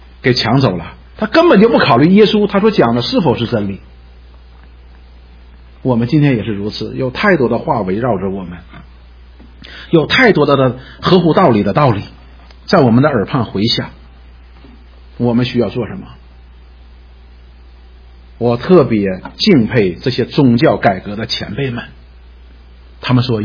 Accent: China; 实际作为我们中国人来说

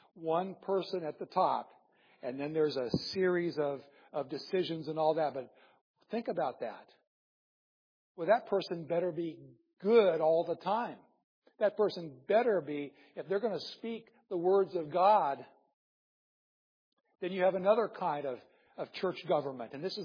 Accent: Iowa, United States; Just because I'm from Iowa and I like my freedom and I want to keep my government close

